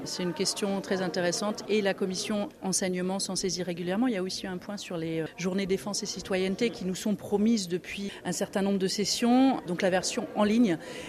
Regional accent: France; nous avons, en tant que Français de l'étranger, presque que des polypensionnés

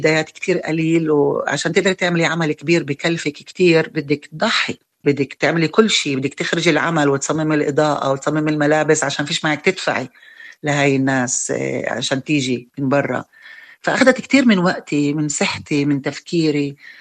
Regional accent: Haifa, Haifa District, Israel; also born or lived in Kafr Kanna, Israel; أنا عمليا أنا بنت حيفا، موليد حيفا، وانتقلت أنا أولادي الثلاثة مع زوجي لكفر كنا لأنه كان عندنا أرض هناك لزوجي وأهله، عمرنا عليها أحسن ما تروح مننا الأرض، فعمرنا عليها هناك وعشنا هناك 30 سنة.

